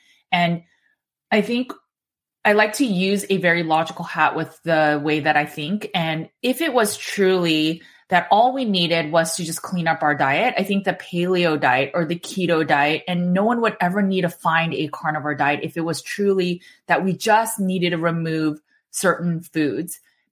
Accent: California, United States; I'm from California. And then I went to Berkeley.

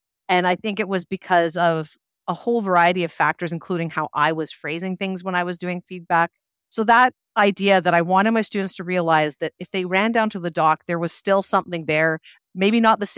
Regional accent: Vancouver, British Columbia, Canada; So basically, I am a teacher from Vancouver

